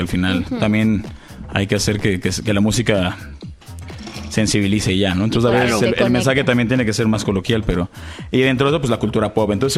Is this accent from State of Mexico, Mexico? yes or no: yes; State of Mexico, Mexico; pues crecí en o sea, en el Estado de México.